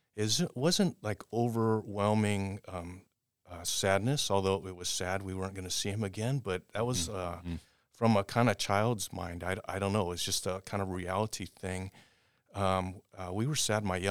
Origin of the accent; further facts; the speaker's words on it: Oakland, California, United States; I grew up born in Oakland, California.